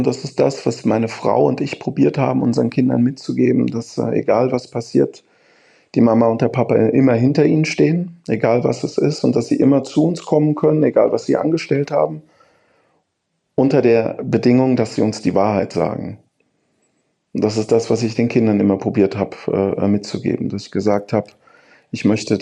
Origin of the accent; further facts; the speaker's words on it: Frankfurt, Hesse, Germany; also born or lived in Heidelberg; Ich bin in Heidelberg zwar geboren, aber sofort nach Frankfurt Wir haben in Frankfurt gewohnt.